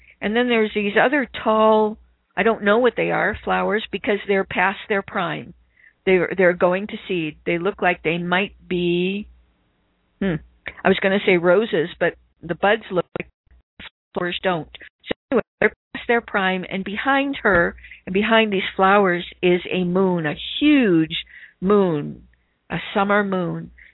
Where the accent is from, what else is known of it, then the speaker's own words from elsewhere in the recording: New England, United States; accent: New England; And, my New England accent's coming out, isn't it?